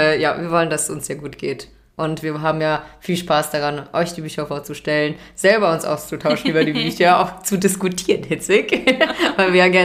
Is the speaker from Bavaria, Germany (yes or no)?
no; Hesse, Germany; ich bin nicht aus Bayern, ich komme aus Hessen